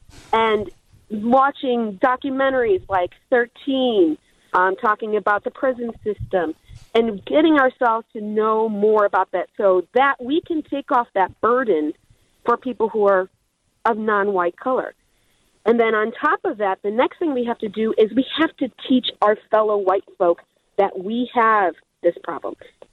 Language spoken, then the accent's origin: English; Crystal Lake, Illinois, United States; I grew up in Crystal Lake. You can't get much whiter here.